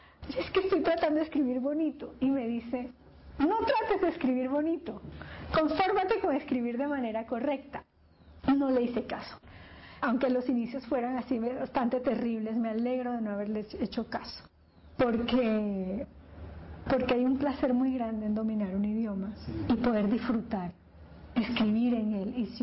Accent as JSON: {"language": "Spanish", "country": "Panama", "first_language": "es", "moved": "as an adult", "said": "como panameña, como alguien que creció escribiendo en español, leyendo en español, y hasta todo el pregrado, y después irme a Estados Unidos a escribir de repente en inglés por primera vez"}